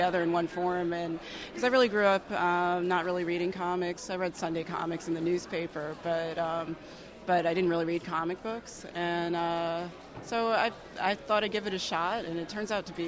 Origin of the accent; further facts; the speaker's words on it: New Jersey, United States; now in Pittsburgh, United States; I'm from New Jersey originally, and I've lived all over the country.